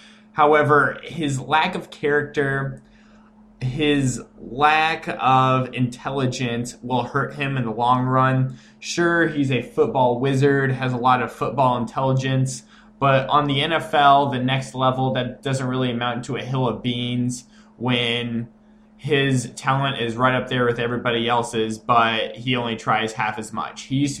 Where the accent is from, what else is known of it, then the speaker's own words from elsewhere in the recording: Kansas City, Missouri, United States; Dorial Green Beckham predicted to go to the Chiefs, my hometown Kansas City Chiefs, as well as my hometown high school that Dorial Green Beckham went to.